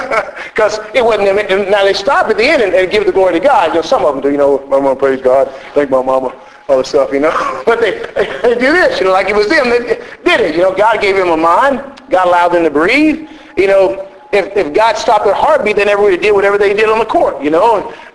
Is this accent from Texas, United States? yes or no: yes; Texas, United States; I can remember as a kid growing up in Texas and seeing these big tall trees that have been around for ages and ages and ages.